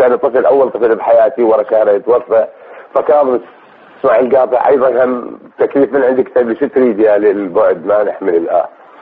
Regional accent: Nasiriyah, Dhi Qar, Iraq; also born or lived in Baghdad; أنا من مدينة الناصرية بالذيقار.

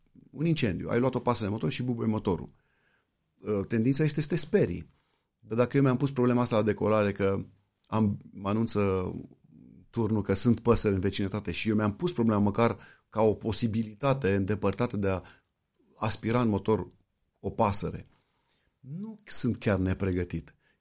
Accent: Romania; E o întâmplare, m-am născut în România, iubesc țara asta, de asta nici n-am plecat, dar nu mă consider superior cuiva că sunt român.

